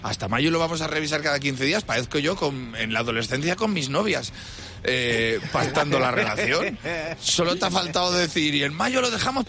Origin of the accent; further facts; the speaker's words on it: Spain; ten en cuenta que somos españoles.